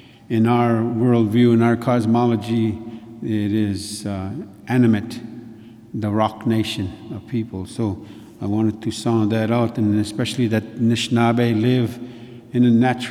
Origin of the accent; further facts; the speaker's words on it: Duluth, Minnesota, United States; And I was raised here in Duluth, also on the Central Hillside.